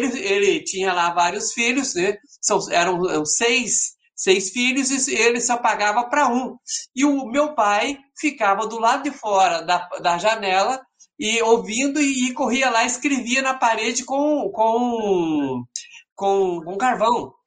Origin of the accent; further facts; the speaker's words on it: Anta, Brazil; born there; eu nasci na Anta, né? Eu nasci na Anta, o lugar que eu nasci chama-se Anta.